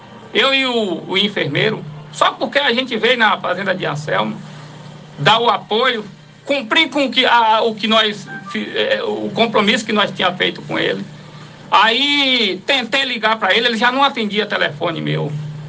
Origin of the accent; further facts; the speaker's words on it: Parateca, Bahia, Brazil; para quem não me conhece … sou lá da comunidade de Parateca.